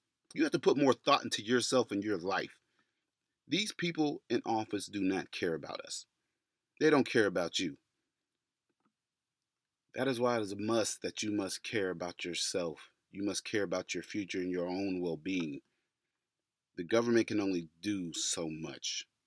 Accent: United States; No, we're not. Because we are the American working class and we actually have to work.

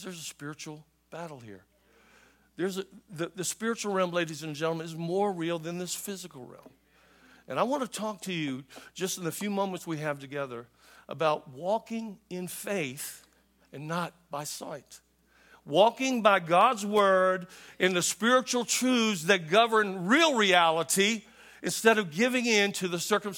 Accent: United States; And we come from America, and we got there

